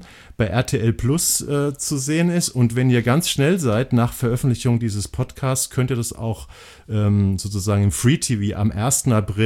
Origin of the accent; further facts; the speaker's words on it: Hesse, Germany; Ich komme aus Hessen.